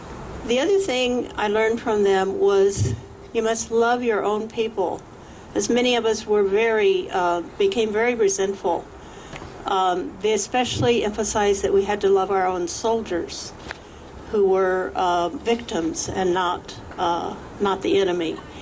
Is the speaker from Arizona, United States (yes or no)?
no; Oklahoma, United States; I'm from Oklahoma.